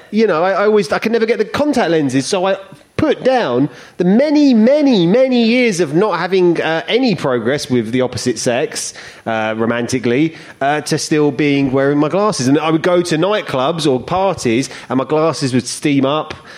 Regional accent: Barking, London, United Kingdom; Mate. We're both from Barking. That's why we sound the same.

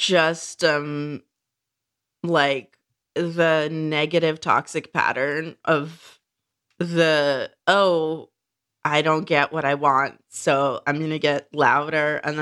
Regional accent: United Kingdom; I'm British.

